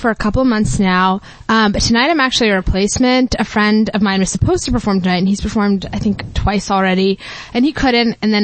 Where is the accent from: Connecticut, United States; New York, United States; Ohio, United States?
New York, United States; I'm not. I'm from New York.